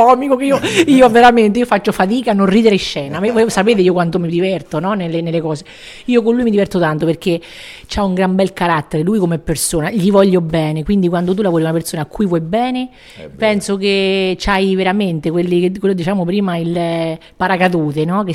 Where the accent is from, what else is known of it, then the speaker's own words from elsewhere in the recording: Terni, Umbria, Italy; io sono nata a Terni, proprio Terni, Ternana proprio, tifo per la Ternana, e che vuoi di più, insomma, mangio le ciriole, che sono tipiche delle nostre parti